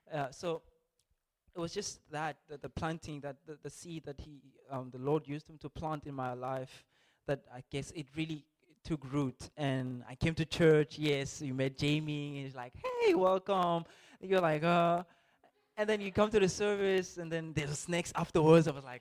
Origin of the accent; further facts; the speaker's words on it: Limpopo, South Africa; I'm from Limpopo, so you can imagine. It's completely different.